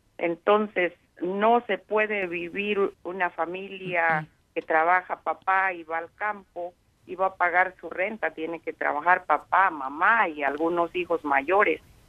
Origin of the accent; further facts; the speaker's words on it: Oaxaca, Mexico; como principalmente pues acá los oaxaqueños, yo soy oaxaqueña.